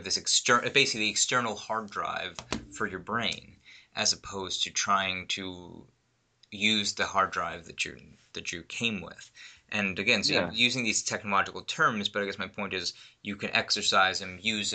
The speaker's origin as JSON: {"language": "English", "region": "New York", "country": "United States", "said": "I'm from New York, where mass transit is a big part of everyday existence"}